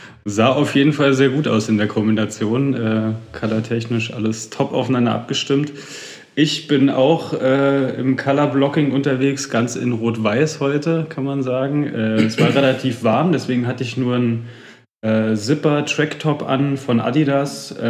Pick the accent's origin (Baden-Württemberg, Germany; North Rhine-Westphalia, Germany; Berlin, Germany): Berlin, Germany; Ich komme ja aus Berlin